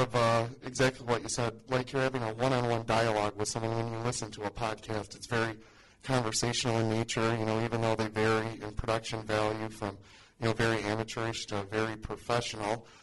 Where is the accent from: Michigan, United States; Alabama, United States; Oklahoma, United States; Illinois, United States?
Michigan, United States; Muskegon; also born or lived in Detroit, United States; Well, I was born and raised in Muskegon, graduated from Mona Shores High School, and went to Central Michigan University